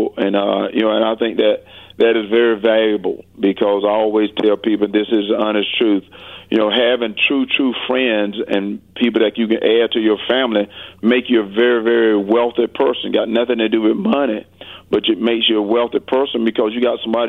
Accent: Georgia, United States; You know, I'm a country boy. You know, I'm from South Georgia. You know, I'm a country boy.

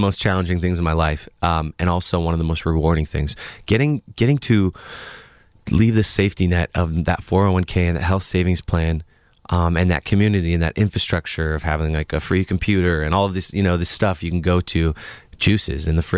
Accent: Bellingham, Washington, United States; Even Bellingham was like, since I grew up outside of Bellingham, was kind of a bigger place.

